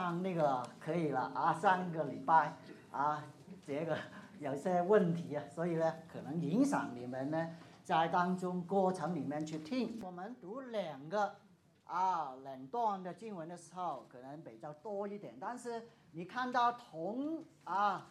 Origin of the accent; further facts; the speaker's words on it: Hong Kong; 有些好像我从香港，也有些从大陆过来